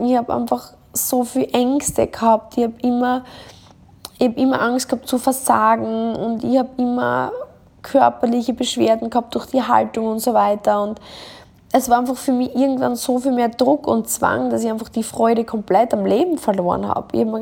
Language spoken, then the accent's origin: German; Austria; now in Dubai, United Arab Emirates; das kleine Dorf in Österreich, wo ich herkomme, und ich sage dann ganz kurz so, ich bin eigentlich eine Landbaumeranze, und jetzt sitze ich hier in meinem Penthouse in Dubai